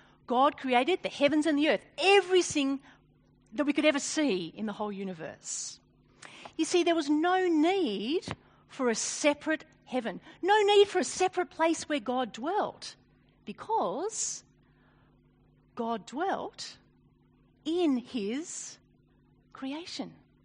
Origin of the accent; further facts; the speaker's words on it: Australia; You see, by virtue of being Australian, I live under Julia's rule.